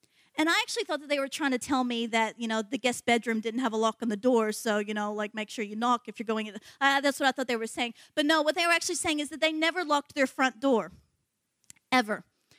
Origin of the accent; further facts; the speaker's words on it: United States; In this political climate, especially as an American, you say the word wall